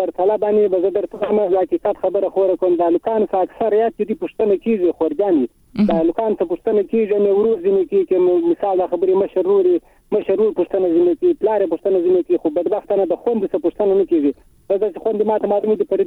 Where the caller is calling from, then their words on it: Helmand, Afghanistan; تاسو له حدا ته هلمند سره